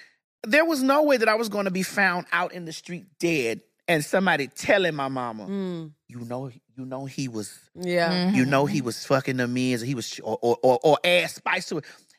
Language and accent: English; Florida, United States; I'm from Florida. I'm from Dade County.